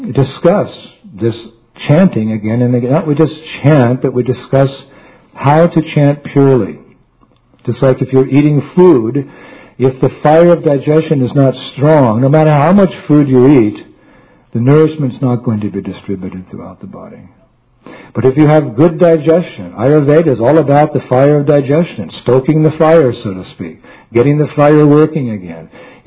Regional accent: United States; I'm never really satisfied because I grew up in America and we have apple pie and ice cream and cake.

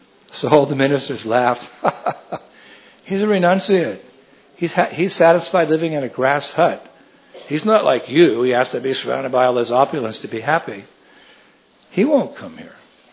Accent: California, United States; Like when I was a kid, I'm from California, United States of America, and we had everything there.

